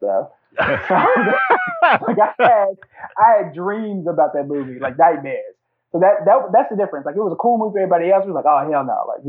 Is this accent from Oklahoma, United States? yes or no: yes; Oklahoma, United States; I'm actually from Oklahoma.